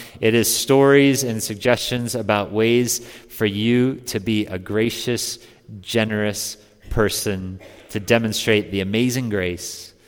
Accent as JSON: {"language": "English", "region": "Minnesota", "country": "United States", "said": "I was from Minnesota, and none of those things."}